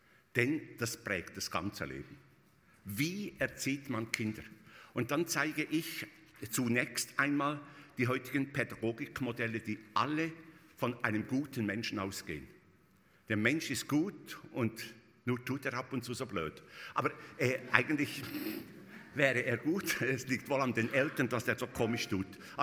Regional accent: Switzerland; Ich bin in der Schweiz aufgewachsen, bin erst Lehrer gewesen.

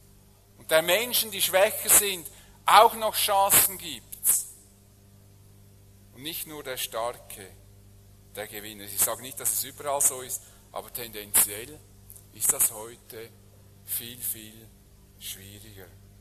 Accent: Switzerland; wir werden das als Schweizer Diplomaten

